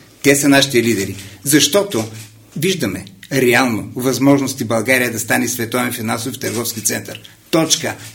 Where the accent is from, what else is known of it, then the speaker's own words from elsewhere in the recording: Russia; Bulgarian is a second language; now in Bulgaria; аз съм от Русия